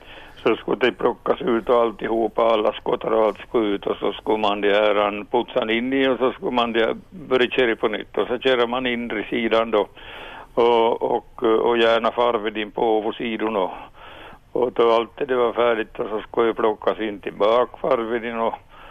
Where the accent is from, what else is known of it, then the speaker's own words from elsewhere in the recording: Sundom, Ostrobothnia, Finland; från Sundom.